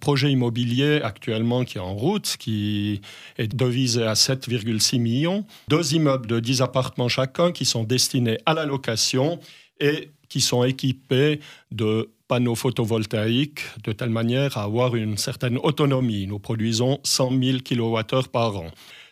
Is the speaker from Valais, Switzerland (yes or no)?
yes; Sierre, Valais, Switzerland; donc, je suis un Sierrois d'origine bernoise qui a émigré dans le Bas-Valais il y a une quarantaine d'années.